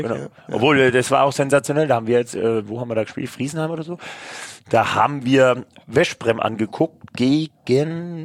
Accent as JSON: {"language": "German", "region": "Bavaria", "country": "Germany", "said": "Ja, ich bin ja aus Franken."}